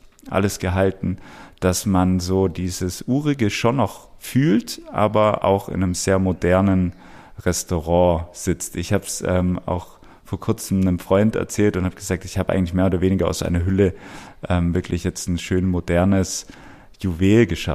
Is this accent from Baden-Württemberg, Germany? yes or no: yes; Ulm, Baden-Württemberg, Germany; Also ich bin in Ulm geboren, in der Frauenklinik, bin stolzer Ulmer, bin aufgewachsen in Ulm-Jungingen und habe da auch Fußball gespielt, habe natürlich eine wunderschöne Kindheit da verbracht, war in der Schule, in der Elli-Heuss-Realschule, habe da meinen Abschluss gemacht und bin dann erst ins Allgäu.